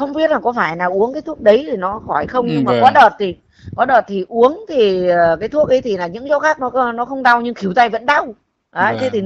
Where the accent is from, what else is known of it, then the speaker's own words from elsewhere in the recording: Văn Giang, Hưng Yên, Vietnam; cái đợt đấy là mình đang ở dưới thành phố thì nhưng mà bây giờ mình nghỉ hưu rồi, mình đang về quê ở Văn Giang thì nhà đang đang ở Văn Giang đấy